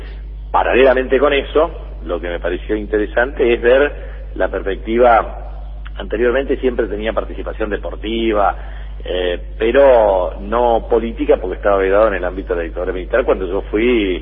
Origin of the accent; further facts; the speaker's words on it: Presidencia Roque Sáenz Peña, Chaco, Argentina; yo soy oriundo de Presidencia Roque Sáenz Peña, en la segunda ciudad de la provincia del Chaco, que tiene 100.000 habitantes